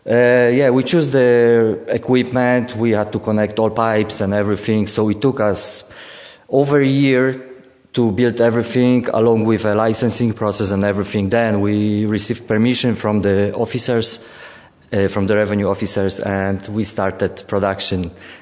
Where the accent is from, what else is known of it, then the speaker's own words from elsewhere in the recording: Poland; English is a second language; I come from Poland, so in the places like in our place in Poland, we have so many distilleries in the old abandoned buildings.